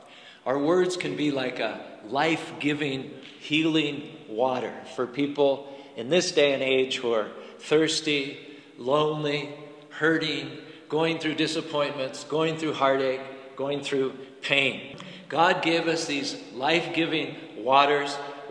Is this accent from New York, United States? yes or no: no; Pittsburgh, Pennsylvania, United States; Interesting enough, and I'm from Pittsburgh, and I've probably got cousins and aunts and uncles, but I hadn't been there for 30 years